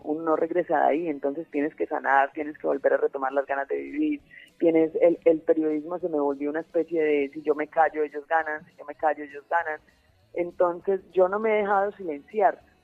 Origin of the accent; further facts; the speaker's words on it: Colombia; moved away; Yo tuve que salir de Colombia 3 veces, esta es la tercera vez que yo no puedo estar en mi país.